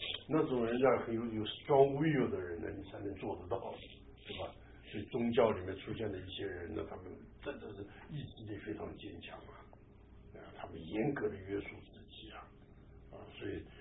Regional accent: Taiwan; 这个我们台湾人常讲温良什么恭俭让啊

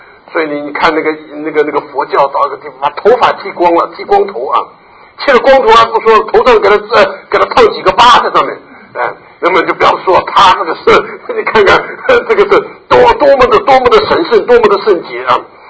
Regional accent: China; 我们中国人不管他什么平安不平安，就问了你吃饱了没？中国人是关心肚子问题

